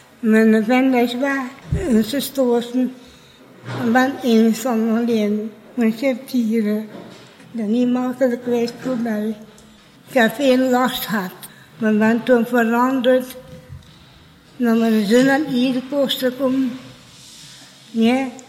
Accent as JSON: {"language": "Dutch", "town": "Oost-Rozebeke", "region": "Flanders", "country": "Belgium", "said": "Ik ben van Oost-Rozebeke. Roosbeke. Maar ik ben vandoor de Montreham gewoond, getrouwd. En ben hier in Dantreham gekomen."}